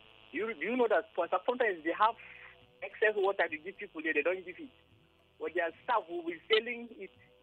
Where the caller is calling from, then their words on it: Florida, United States; I'm calling from Florida.